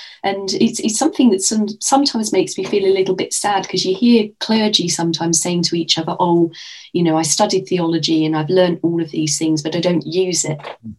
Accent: Cheshunt, East of England, United Kingdom; also born or lived in Enfield; So I was born in Enfield. Quite proud of having been born in Enfield for no particular reason other than I was. And I grew up in Hertfordshire, a place called Cheshunt

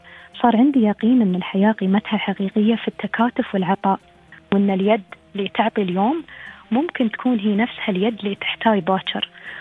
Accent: United Arab Emirates; القيم اللي تربينا عليها في الإمارات

